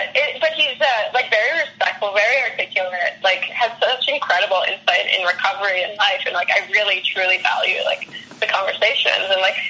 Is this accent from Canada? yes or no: yes; Canada; But I'm Canadian, so I was like, I couldn't really work